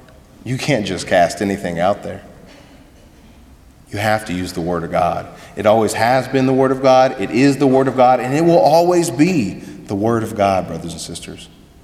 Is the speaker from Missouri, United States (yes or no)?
yes; Missouri, United States; now in Arizona, United States; I spent my entire life growing up in Missouri on a farm. We had some ponds, and I loved to fish, had some lakes.